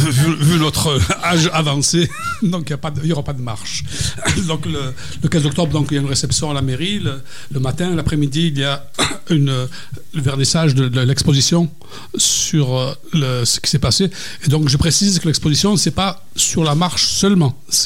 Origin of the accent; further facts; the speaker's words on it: Marseille, Provence-Alpes-Côte d'Azur, France; Donc, nous, en tant que Marseillais, on n'aime pas ce mot